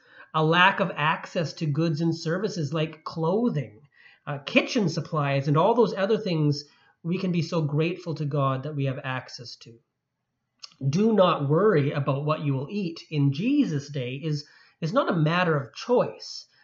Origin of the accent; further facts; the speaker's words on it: Saskatchewan, Canada; I was born in Saskatchewan, and my father ran a farm during one of the droughts of the 80s.